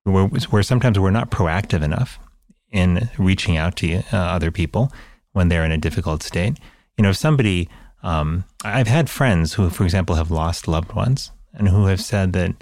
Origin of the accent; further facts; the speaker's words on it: United States; I look at the culture that I grew up in the United States, which I think is similar to many, you know, cultures in the modern world